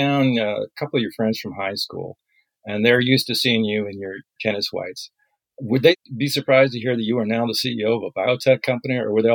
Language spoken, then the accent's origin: English; Woodbury, New York, United States; born there; That's weird. I was actually born in Woodbury.